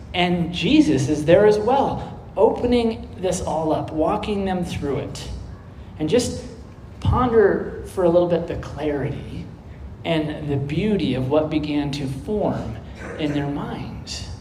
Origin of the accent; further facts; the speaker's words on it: Oregon, United States; I grew up on the Oregon coast, and I love the imagery.